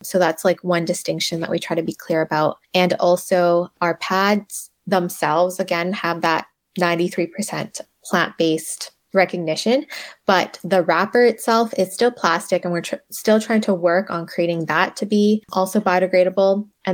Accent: Canada; growing up in Canada, I did have the privilege of like learning a lot from school

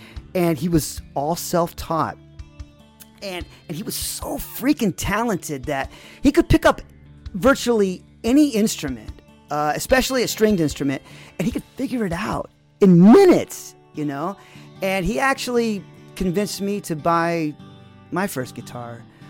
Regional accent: Arizona, United States; because growing up in Arizona, that sound always echoes like the warning of a rattlesnake, you know?

